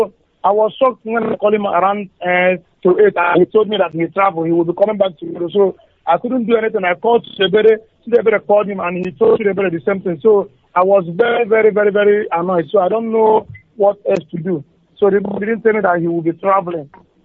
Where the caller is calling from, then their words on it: Aba, Abia, Nigeria; I'm calling from Aba.